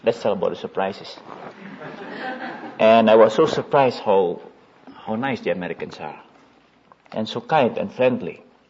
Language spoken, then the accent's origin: English; Indonesia; English is a second language; I come from Indonesia, and as has been told, I have a wife, 4 children, 2 sons, 2 daughters.